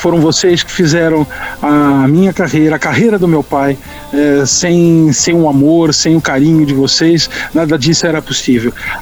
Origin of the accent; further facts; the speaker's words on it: São Paulo, Brazil; accent: Paulista; Do meu sotaque paulista.